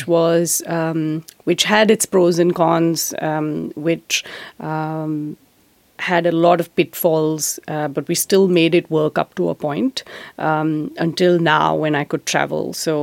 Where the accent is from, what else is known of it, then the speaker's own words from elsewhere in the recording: Kutch, Gujarat, India; born there; I was born in Kutch. My wow. mother's family is from Kutch.